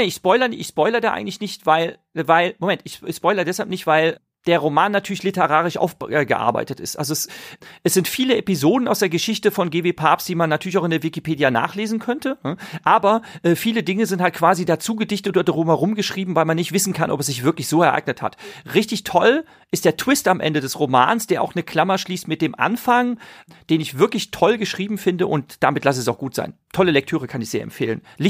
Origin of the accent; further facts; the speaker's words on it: Rhineland, Germany; Ich komme aus dem Rheinland und der Dialekt, der in meinem Heimatort gesprochen wird, der ist dem kölschen Dialekt sehr artverwandt. Also ich kann Kölsch fließend verstehen